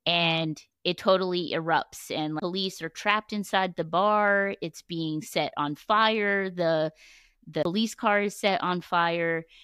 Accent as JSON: {"language": "English", "country": "United States", "tie": "born there", "first_language": "English", "said": "But I was born in the United States, and so I'm a U.S. citizen. English was my first language"}